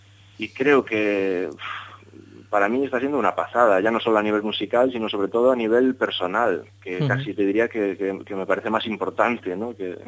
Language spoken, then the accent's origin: Spanish; Cangas, Galicia, Spain; hay una big band aquí que se creó en Cangas, en mi pueblo, vete ahí a probar y tal.